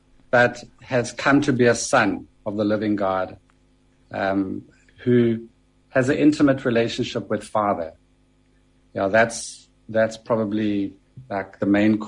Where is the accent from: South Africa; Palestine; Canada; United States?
South Africa; East London, Eastern Cape; now in Jeffreys Bay, South Africa; I'm actually originally from East London, but we've moved to Jeffreys Bay for the last 2 years now.